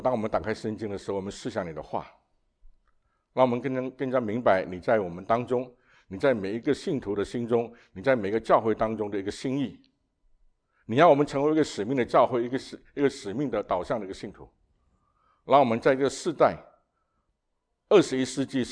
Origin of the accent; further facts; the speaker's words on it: Singapore; 我是在新加坡出生长大，也曾经在那里服侍过。